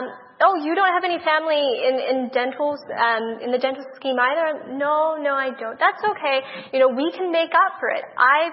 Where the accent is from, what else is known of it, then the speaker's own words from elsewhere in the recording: Australia; The exception to that was, to my dismay, the medical school in my home state.